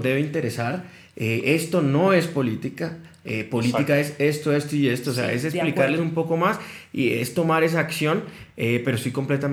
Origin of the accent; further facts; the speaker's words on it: Colombia; hemos sido muy facilistas y muy indiferentes como colombianos frente a la democracia que tenemos